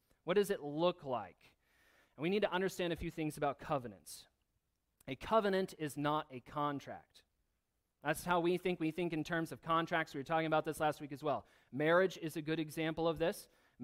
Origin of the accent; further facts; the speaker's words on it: Michigan, United States; now in Northville, United States; We didn't have fisher cats where I grew up in Michigan. We had deer and foxes, but I see more of them here.